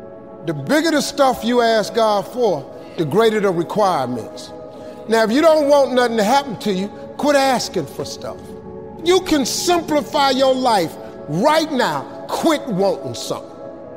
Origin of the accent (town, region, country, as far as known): Welch, West Virginia, United States